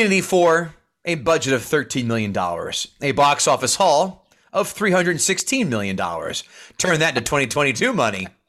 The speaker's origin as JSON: {"language": "English", "town": "Buffalo", "region": "New York", "country": "United States", "said": "Nah, man, I'm from Buffalo."}